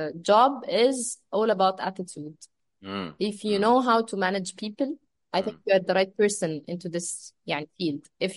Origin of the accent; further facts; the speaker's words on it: Egypt; فالحته دي للاسف مع الكالتشر عندنا في مصر مش واضحه 100% للامبلويز.